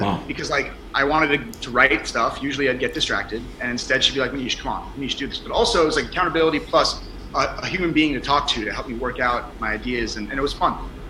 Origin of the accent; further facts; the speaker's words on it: California, United States; I'm from California and I run a company called Pavlok.